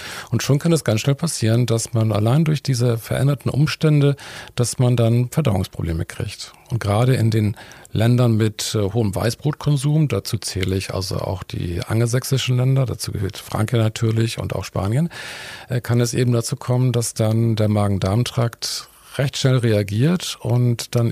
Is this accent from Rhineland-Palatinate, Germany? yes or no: no; Hamburg, Germany; Und ich bin eigentlich Hamburger, bin dann über die Universitätsstädte Hamburg und Heidelberg dann letztendlich Arzt geworden und bin über einige Stationen dann letztendlich in Herford Chefarzt geworden